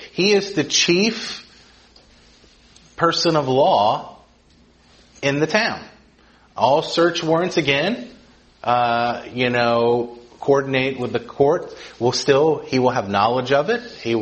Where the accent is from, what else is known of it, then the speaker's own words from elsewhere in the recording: Georgia, United States; Since I'm from Georgia, I can say that without offending people because I lived it, right? Small southern town.